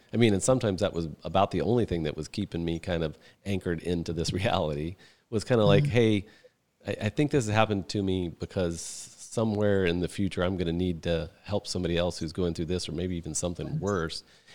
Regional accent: Midwest, United States; I've been to gong baths, and I'm from the Midwest.

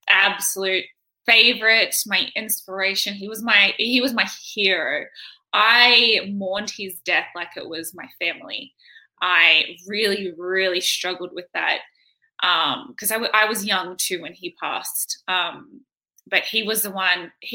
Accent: Campbelltown, New South Wales, Australia; I grew up in Campbelltown, which is like western suburbs of Sydney, I think. But I moved around a lot. So I stayed in like Sydney, but around in like an hour diameter.

